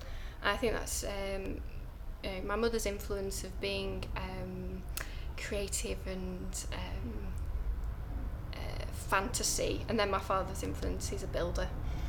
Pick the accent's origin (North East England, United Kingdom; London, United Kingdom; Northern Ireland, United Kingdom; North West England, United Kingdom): North West England, United Kingdom; I'm from Cheshire, Northerner.